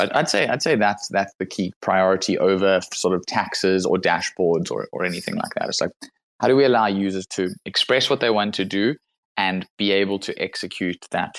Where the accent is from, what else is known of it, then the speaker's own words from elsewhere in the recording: South Africa; I grew up in South Africa. I'm actually currently in South Africa at the moment.